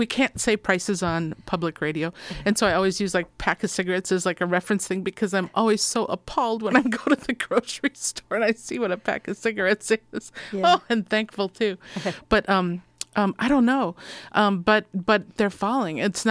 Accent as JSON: {"language": "English", "region": "Minnesota", "country": "United States", "moved": "yes", "said": "I mean, I'm from Minnesota. I got family back there"}